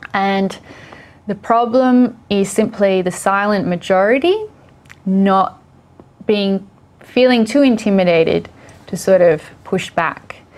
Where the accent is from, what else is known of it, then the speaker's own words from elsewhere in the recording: Australia; Being Australian is, in Australia, our conservative or right-wing ideologies are quite different to America.